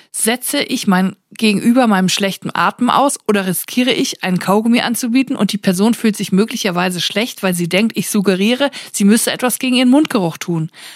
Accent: North Rhine-Westphalia, Germany; Wie man bei uns im Siegerland sagt, Bombchen.

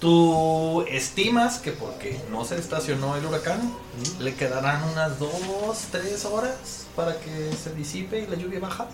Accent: Yucatán, Mexico; Y es mi inexperiencia como yucateco, lo siento.

